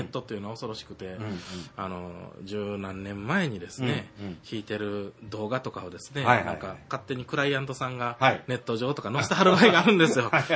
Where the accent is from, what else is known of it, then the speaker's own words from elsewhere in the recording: Kansai, Japan; もう関西出身なんで、